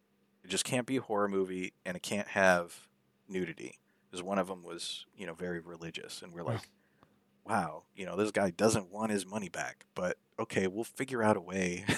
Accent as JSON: {"language": "English", "town": "Corpus Christi", "region": "Texas", "country": "United States", "tie": "born or raised there", "said": "We grew up mostly in Corpus Christi, Texas, on the coast, but Austin, Texas, is where we would come to visit our mom, you know, during the summer times"}